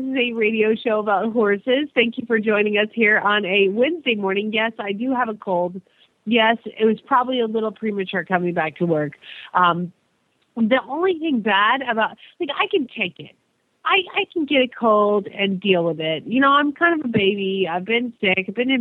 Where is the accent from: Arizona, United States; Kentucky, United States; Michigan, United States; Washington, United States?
Arizona, United States; Phoenix; from Phoenix, Arizona